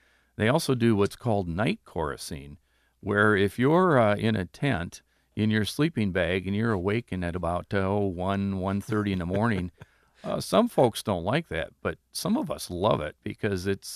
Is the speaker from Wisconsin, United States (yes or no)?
yes; Wisconsin, United States; We're originally from Wisconsin.